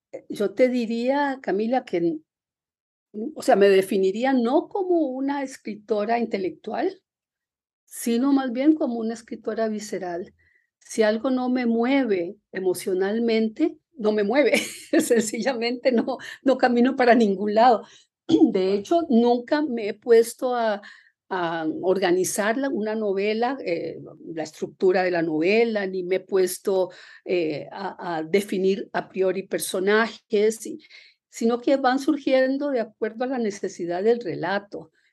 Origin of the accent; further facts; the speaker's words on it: Puerto Limón, Limón, Costa Rica; Yo pasé mi primera infancia en Puerto Limón, que es el puerto principal del Caribe, y eso pues me marcó muchísimo. Yo me considero una escritora caribeña.